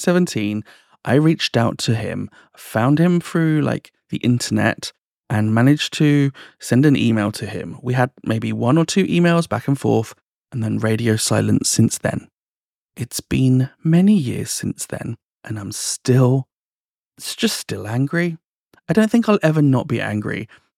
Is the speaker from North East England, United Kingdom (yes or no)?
no; Cambridge, East of England, United Kingdom; born there; I was born in 1984 in Cambridge.